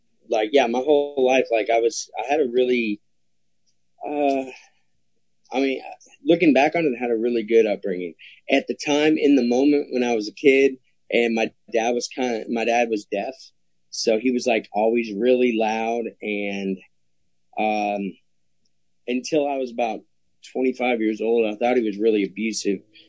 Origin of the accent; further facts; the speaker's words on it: Brenham, Texas, United States; also born or lived in Austin; I was born in Austin and I was raised in a little town called Brenham, Texas. And Brenham was just like everything you'd think of a small town.